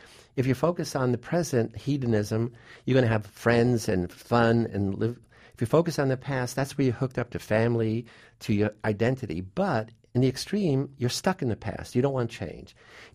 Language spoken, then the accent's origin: English; New York City, New York, United States; The other personal influence is I grew up in the South Bronx from a family of Sicilian origin.